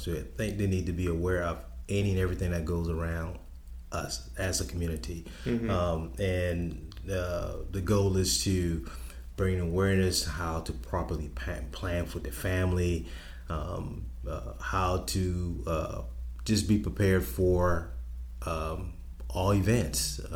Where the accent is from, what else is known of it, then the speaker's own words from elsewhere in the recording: Charleston, South Carolina, United States; I'm born and raised in Charleston, I lived to Hugo. We didn't evacuate; we stayed.